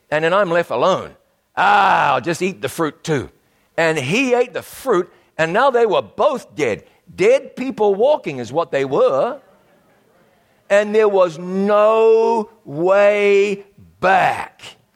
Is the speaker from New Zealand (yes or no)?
yes; New Zealand; I was back in New Zealand, my home country, for a camp meeting earlier this year.